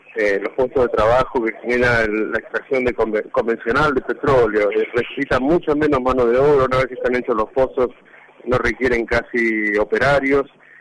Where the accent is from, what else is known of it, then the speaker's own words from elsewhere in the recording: Mendoza, Argentina; Y a nosotros, como argentinos, como a Mendoza, no le queda una riqueza.